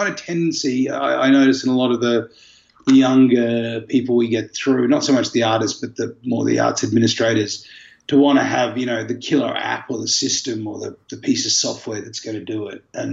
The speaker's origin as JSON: {"language": "English", "country": "Australia", "said": "We come from Australia. It's a big flight."}